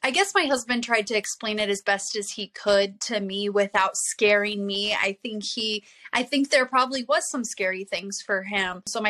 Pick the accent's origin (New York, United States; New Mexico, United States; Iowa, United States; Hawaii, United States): Iowa, United States; So we are from Iowa, where there is nothing but plants and manufacturing companies.